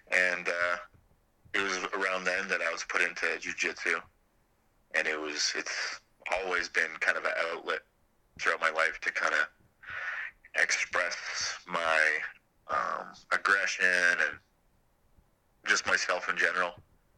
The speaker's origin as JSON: {"language": "English", "town": "Terrace", "region": "British Columbia", "country": "Canada", "tie": "born or raised there", "said": "lived on this pretty ghetto street in my hometown of Terrace."}